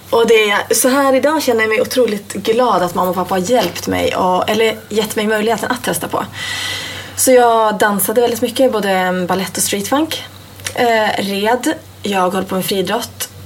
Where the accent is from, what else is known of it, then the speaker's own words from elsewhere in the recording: Umeå, Västerbotten County, Sweden; Jag är uppväxt i Umeå. Född i Umeå och bor i Umeå.